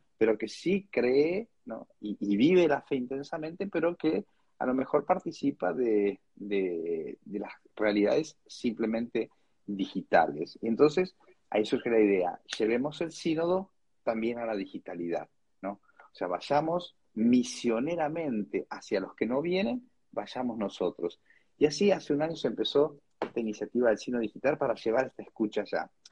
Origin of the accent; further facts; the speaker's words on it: Argentina; yo soy un sacerdote argentino y hace 25 años que trabajo en la Santa Sede